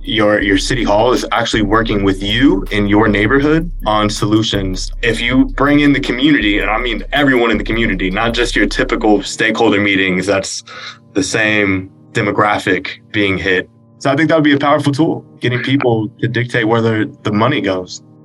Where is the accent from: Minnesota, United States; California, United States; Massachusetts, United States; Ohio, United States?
California, United States; Banning; I'm from the Inland Empire.